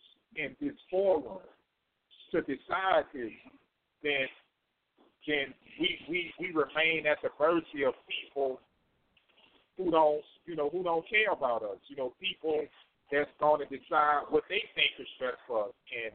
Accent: New Orleans, Louisiana, United States; Because as I recall, and I was raised in New Orleans, when I open up the door, you see light liquor stores and ballrooms on almost every corner.

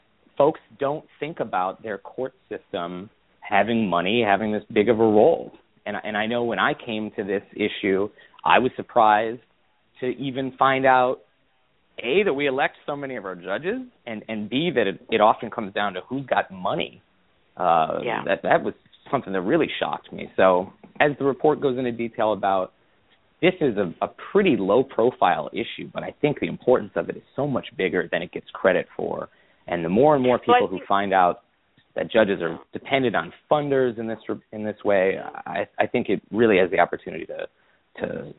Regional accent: Midwest, United States; I'm from the Midwest

